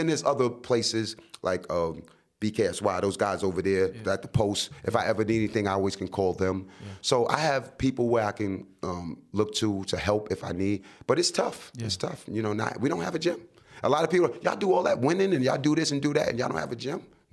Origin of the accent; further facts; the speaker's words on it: Brooklyn, New York, United States; I'm from Brooklyn. I'm originally from Brownsville, Brooklyn.